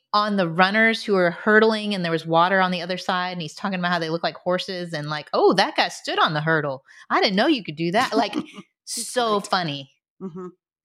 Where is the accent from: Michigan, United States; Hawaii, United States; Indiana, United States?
Indiana, United States; Indianapolis; And I'm from Indianapolis.